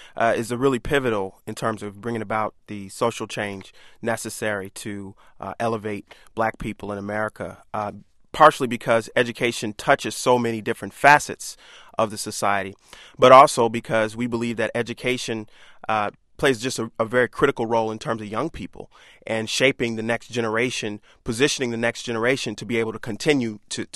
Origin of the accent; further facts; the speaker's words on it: Detroit, Michigan, United States; I mean, I'm from Detroit, and so the public schools that I went to my whole life were 98% black. And I lived in a city that was 98% black.